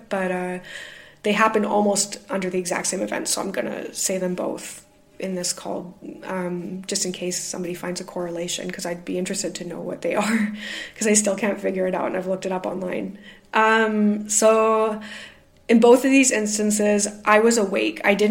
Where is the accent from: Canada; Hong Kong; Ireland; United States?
Canada; now in Glasgow, United Kingdom; I am the Canadian living in Glasgow, UK.